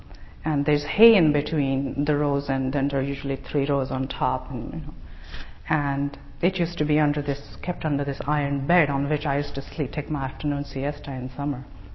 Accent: Mumbai, Maharashtra, India; as you can tell from my accent and my shawls, and you know, I wasn't brought up here. I was brought up in India, in Bombay, in a nuclear family, my brother and my mother, father, brother and I.

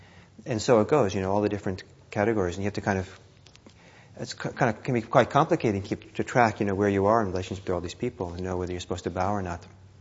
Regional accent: Norway; also born or lived in Italy; it's something I picked up not in Norway where I grew up, but when I grew up in Italy.

